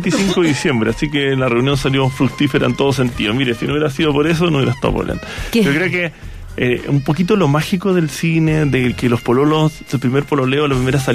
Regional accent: Punta Arenas, Magallanes, Chile; Y a Punta Arena, de donde soy yo.

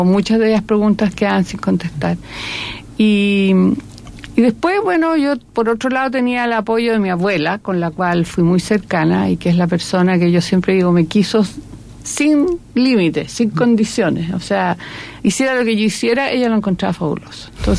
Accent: Chile; como chilena

